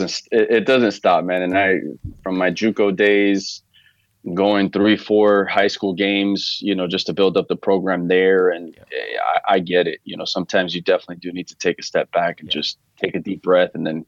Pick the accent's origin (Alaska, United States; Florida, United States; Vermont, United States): Florida, United States; Miami; And now we're originally from Miami.